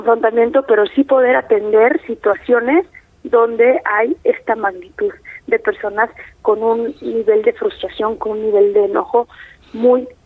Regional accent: Mexico; agradecerte como ciudadana mexicana la entrevista

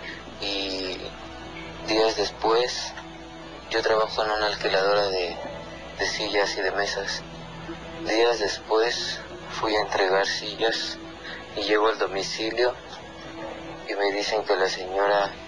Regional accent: Naucalpan, State of Mexico, Mexico; soy de aquí de Naucalpan.

